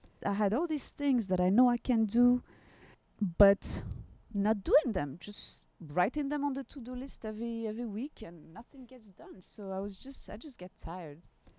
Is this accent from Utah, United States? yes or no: no; Florida, United States; I came from Florida after having done a lot of research.